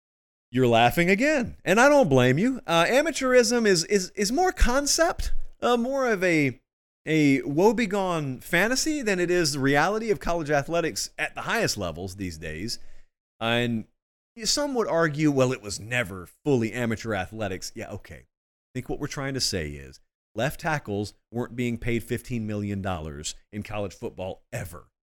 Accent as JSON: {"language": "English", "region": "the South", "country": "United States", "tie": "born or raised there", "said": "I didn't. I grew up in the South. And so in the South, it's a lot different."}